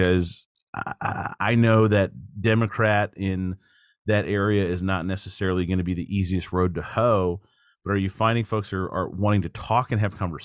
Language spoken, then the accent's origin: English; Warrenton, Virginia, United States; So I'm from Warrenton originally.